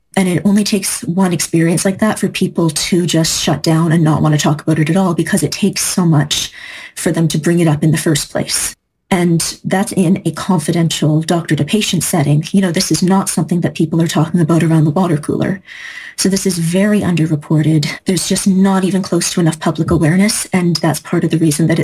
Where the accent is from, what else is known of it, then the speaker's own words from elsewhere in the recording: British Columbia, Canada; I'm from Vancouver Island